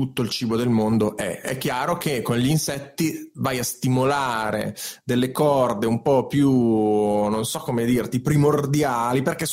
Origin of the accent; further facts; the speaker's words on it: Marche, Italy; Io poi sono marchigiano